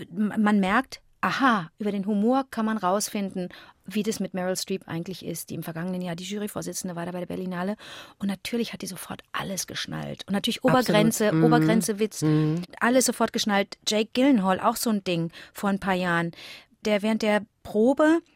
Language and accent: German; Cologne, North Rhine-Westphalia, Germany; Wie gesagt, ich bin aus Köln, höre deine Sendung dort nicht